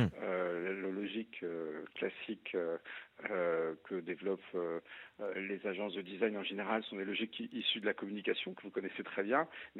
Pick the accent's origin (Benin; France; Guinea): France